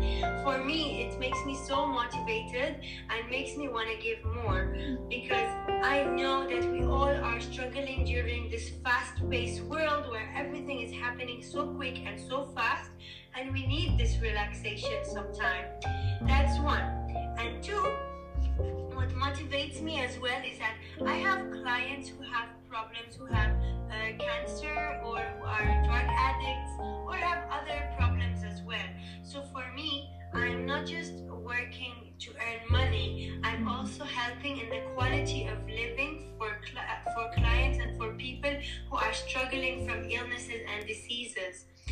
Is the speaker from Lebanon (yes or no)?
yes; Beirut, Beirut Governorate, Lebanon; I come from Lebanon, from Beirut.